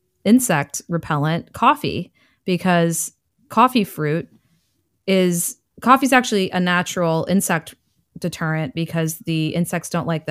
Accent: United States; I'm not a Spanish speaker. I apologize for not using a Spanish accent as an American person.

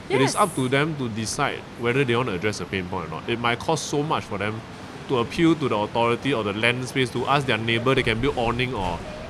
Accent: Malaysia; because I'm not local, I'm Malaysian, right?

